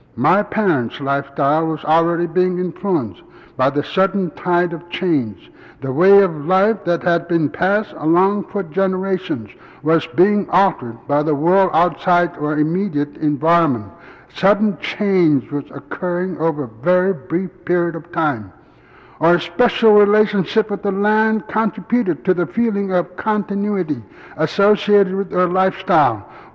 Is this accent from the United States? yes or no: yes; Alaska, United States; I was gone from Alaska 20 years, and I saw a tremendous change in those times.